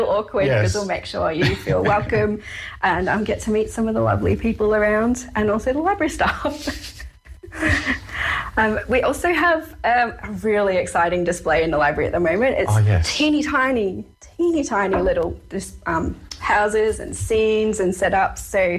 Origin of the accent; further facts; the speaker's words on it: Australia; I'm claiming it because I'm Australian